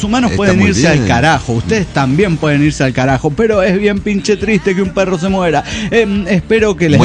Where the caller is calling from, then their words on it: Caracas, Capital District, Venezuela; de Caracas, Venezuela.